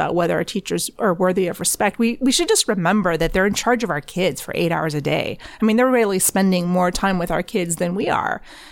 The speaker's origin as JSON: {"language": "English", "country": "United States", "said": "because I'm American, because I spend time in American classrooms"}